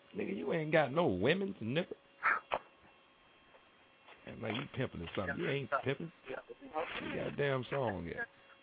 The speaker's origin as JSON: {"language": "English", "town": "Tampa", "region": "Florida", "country": "United States", "said": "Man, I'm from Tampa, homie. Tampa, Florida."}